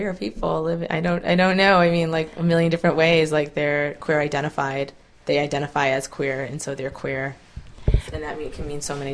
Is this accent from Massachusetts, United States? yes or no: yes; Massachusetts, United States; Where I grew up in Massachusetts, like, people got called queer all the time as an insult.